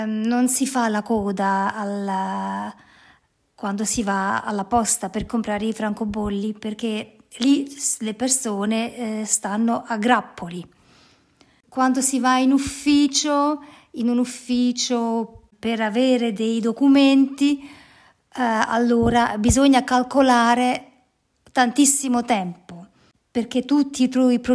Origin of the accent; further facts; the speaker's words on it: Southern Italy, Italy; Io adesso vi parlo dell'Italia del Sud e provo a paragonare la Svizzera con l'Italia del Sud. E dalle mie parti, c'è tutto un altro ritmo di vita.